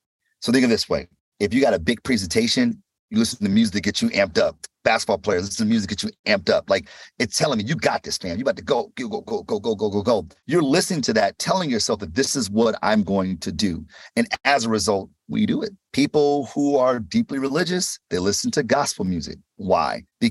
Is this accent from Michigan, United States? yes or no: yes; Detroit, Michigan, United States; Like I was from Detroit, studied math.